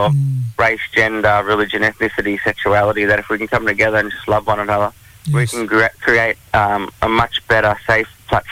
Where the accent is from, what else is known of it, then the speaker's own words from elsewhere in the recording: Tamworth, New South Wales, Australia; I grew up in Tamworth.